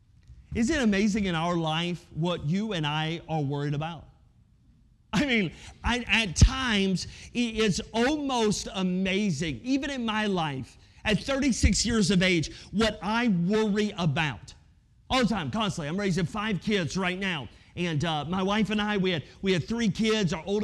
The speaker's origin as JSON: {"language": "English", "region": "the South", "country": "United States", "tie": "born or raised there", "also_born_or_lived": "West Virginia", "lives_now": "California, United States", "said": "Now, I don't know about you, but I grew up in the South. Gasoline's a little bit cheaper in the South."}